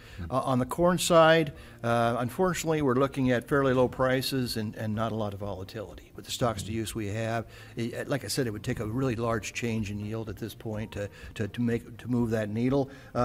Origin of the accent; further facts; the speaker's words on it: United States; I'm from the Western Corn Belt, okay.